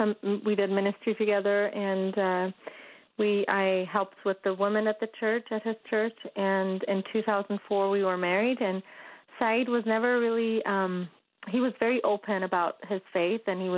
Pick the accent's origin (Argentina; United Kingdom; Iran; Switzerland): Iran; now in United States; We lived in California for about a year or so. And at that time, my brother, soon after we came from Iran, my brother had a vision about Jesus and told me about it.